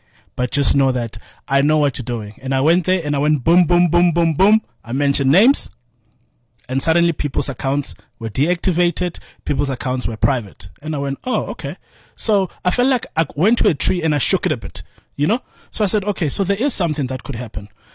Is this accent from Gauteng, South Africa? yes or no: yes; Atteridgeville, Gauteng, South Africa; Atridgeville.